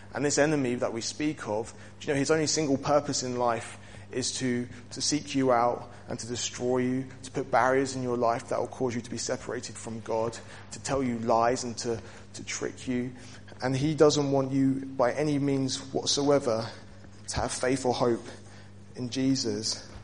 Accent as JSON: {"language": "English", "country": "United Kingdom", "said": "Maybe I'm just being too British, but tested feels like it sits better with me."}